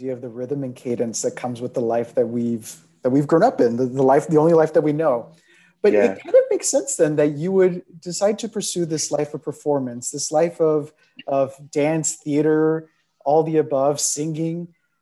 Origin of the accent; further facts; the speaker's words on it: Texas, United States; I grew up in Texas, and I'm definitely that person who considers Texas the South. I know not many people do. Texas is the South. I say y'all like anybody else.